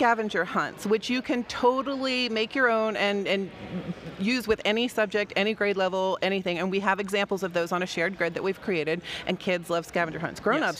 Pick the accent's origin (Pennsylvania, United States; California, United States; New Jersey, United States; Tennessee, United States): New Jersey, United States; My Twitter handle is … I'm from New Jersey.